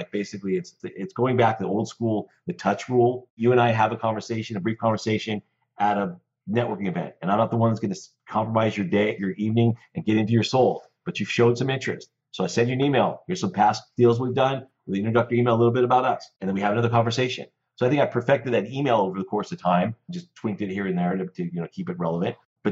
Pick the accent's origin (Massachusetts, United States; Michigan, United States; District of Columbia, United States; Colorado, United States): Colorado, United States; Denver; So basically, born and raised in Denver, I was a skier since I was a little kid, and I raced in college.